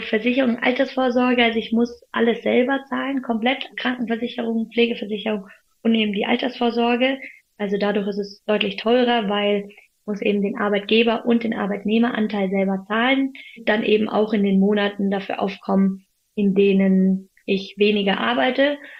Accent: Munich, Bavaria, Germany; also born or lived in Freiburg; in meiner Heimat München arbeiten konnte oder kann

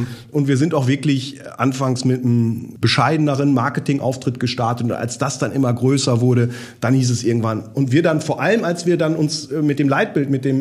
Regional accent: Germany; accent: German; Ich war eigentlich da, um mit meinem charmanten deutschen Akzent die Produkte so ein bisschen zu präsentieren.

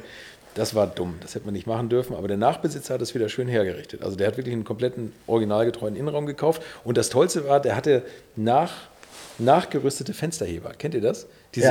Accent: Bad Segeberg, Schleswig-Holstein, Germany; ich komme aus Bad Segeberg, hier aus der Nähe

